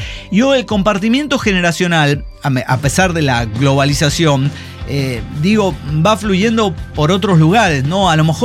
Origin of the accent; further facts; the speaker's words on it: Mexico; now in Minneapolis, United States; aquí lejos de mi tierra, en Minneapolis, Minnesota, esa experiencia se transformó en un recuerdo vago